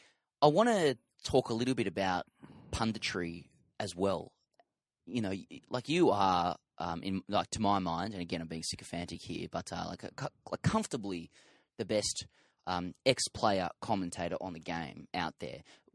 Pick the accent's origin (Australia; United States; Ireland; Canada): Australia; Sydney, New South Wales; I'm from Sydney.